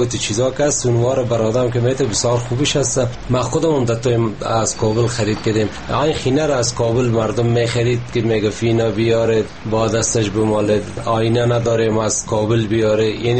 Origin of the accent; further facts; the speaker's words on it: Parwan, Afghanistan; در ولایت ما فضل خدا هر چیزی آف میشه.